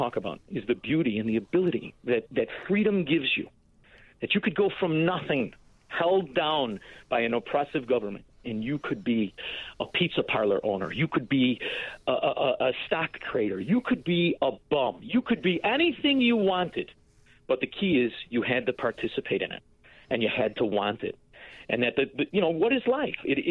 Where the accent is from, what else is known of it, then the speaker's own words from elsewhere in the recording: Melrose Park, Illinois, United States; also born or lived in Hinsdale; I grew up in Melrose Park. I, for a brief time, I was actually born in Hinsdale